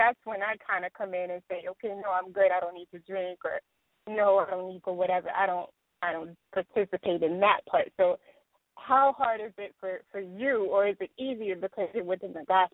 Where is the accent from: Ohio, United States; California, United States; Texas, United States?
Texas, United States; I'm a really big fan of … out of Texas. I'm from Texas.